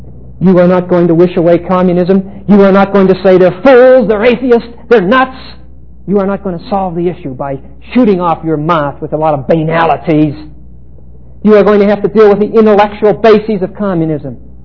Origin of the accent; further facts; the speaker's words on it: Pittsburgh, Pennsylvania, United States; I'm from Pittsburgh.